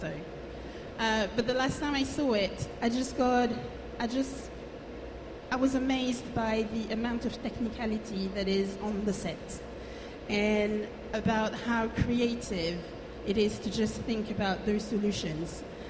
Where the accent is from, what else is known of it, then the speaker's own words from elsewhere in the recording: Paris, Île-de-France, France; also born or lived in Cévennes, France; I come from France and I was born in Paris. I grew up for most of my life in Paris, but at some point, because life happened, my parents moved in the south of France into this beautiful area that is called the Cévennes